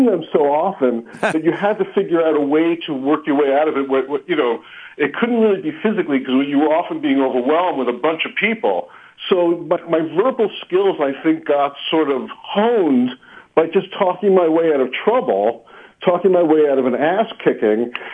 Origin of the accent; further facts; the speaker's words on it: Brooklyn, New York, United States; I would say, growing up in Brooklyn